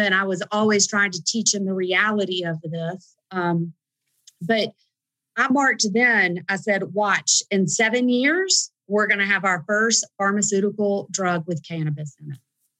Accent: the South, United States; I mean, we're from the South. I have a family of Episcopal ministers and engineers.

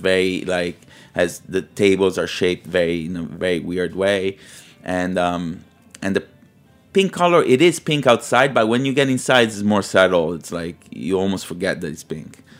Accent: Liguria, Italy; now in New York, United States; And also growing up in the Ligurian region, going in the summertime, you see a lot of pastel colors and pink. And you see like pink buildings all over the place.

